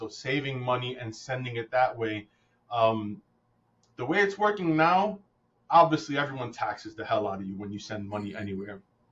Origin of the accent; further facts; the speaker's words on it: New York, United States; there's no way that's possible because I'm from New York.